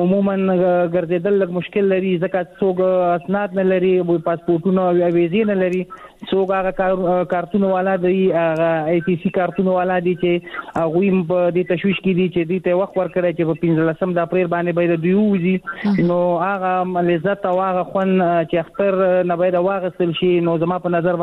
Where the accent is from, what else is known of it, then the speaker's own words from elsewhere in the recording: Afghanistan; now in Pakistan; مونږ په افغانستان په پاکستان کې کډوال یو مهاجر یو